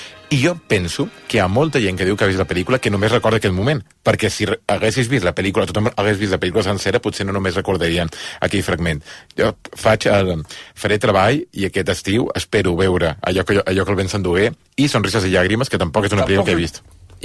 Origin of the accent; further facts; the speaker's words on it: Balearic Islands, Spain; A mi m'encanten les pel·lícules on neva, perquè sóc mallorquí, i com a Mallorca gairebé mai neva, suposo que per això m'agrada tant